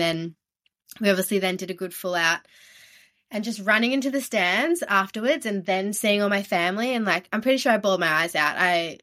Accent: Melbourne, Victoria, Australia; because Olympic trials of 2016 were in Melbourne, so my hometown.

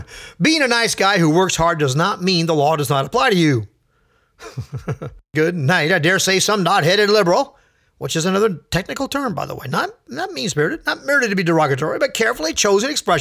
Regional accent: California, United States; born there; Now, my dad was born in Texas and my mom in Alabama and I was born in California. So I'm only a second generation American.

